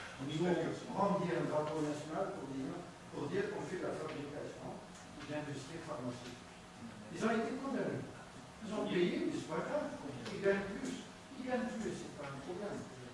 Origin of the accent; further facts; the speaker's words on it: Algeria; Moi, je suis algérien, je peux vous dire, on ne peut pas confondre l'Algérie et le Maroc.